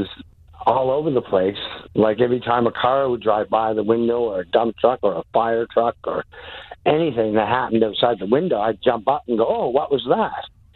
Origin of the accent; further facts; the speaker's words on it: Barrington, Nova Scotia, Canada; I grew up in the South Shore of Nova Scotia in a little town called Barrington.